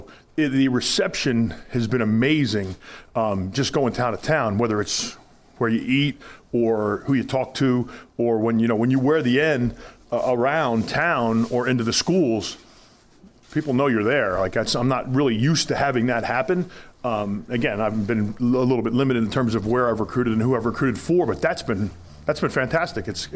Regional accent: New Jersey, United States; you guys understand my background. I'm from New Jersey, right?

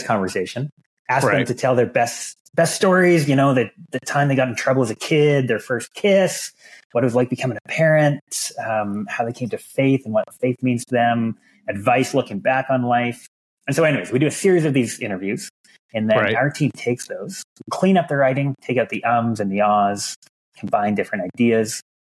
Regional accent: Edmonton, Alberta, Canada; So I am from the Great White North, Edmonton, Alberta.

